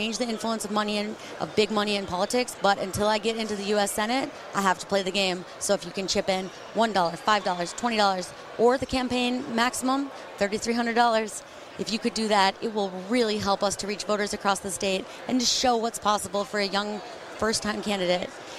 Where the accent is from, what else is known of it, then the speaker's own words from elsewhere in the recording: Utah, United States; in my home state of Utah, the average person dies 2 years early because of the air quality.